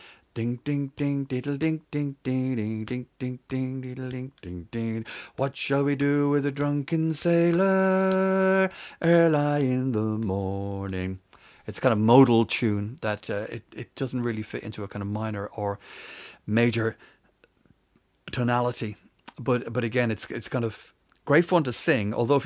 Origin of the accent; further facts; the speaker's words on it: Dublin, Leinster, Ireland; We all learned this at school when I was growing up in Dublin in the 60s and 70s.